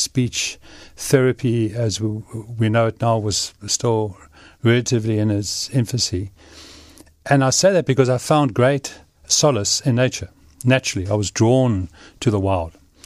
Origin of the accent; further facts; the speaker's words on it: Cape Town, Western Cape, South Africa; I grew up in Cape Town and came from a family that was fairly active.